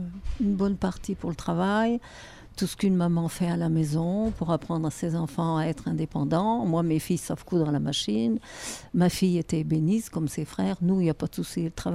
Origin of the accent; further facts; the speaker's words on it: Auvergne-Rhône-Alpes, France; Je suis d'origine de Haute-Savoie.